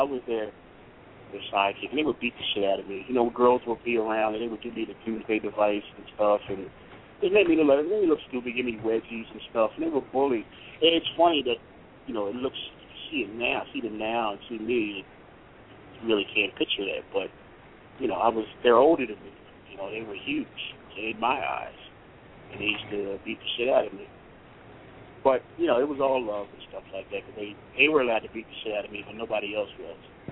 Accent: Norristown, Pennsylvania, United States; I grew up in Norristown, Pennsylvania.

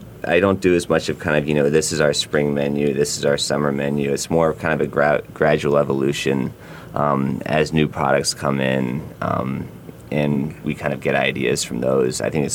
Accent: Charleston, South Carolina, United States; I'm a summer guy. I think especially growing up in Charleston, I mean, this time of year I'm already impatient for tomatoes and corn to be coming in.

